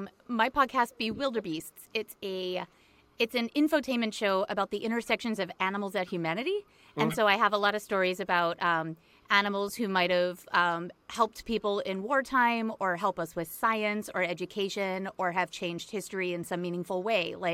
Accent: Maine, United States; also born or lived in Boston; I'm from Maine, moved to Boston for about 20 years where this story takes place, and then just moved back to Maine about 2 months ago.

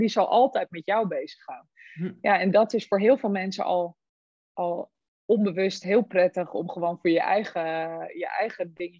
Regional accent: Amsterdam, North Holland, Netherlands; ik kom zelf uit Randstad, ben geboren in Amsterdam en clubmanager geweest van allerlei sportscholen in het Gooi.

